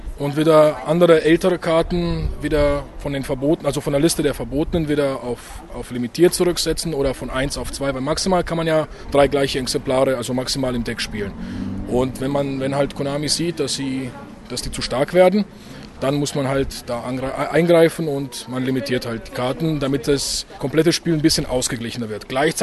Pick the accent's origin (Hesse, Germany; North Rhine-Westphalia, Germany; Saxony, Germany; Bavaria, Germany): Bavaria, Germany; ich komme aus dem Frankenland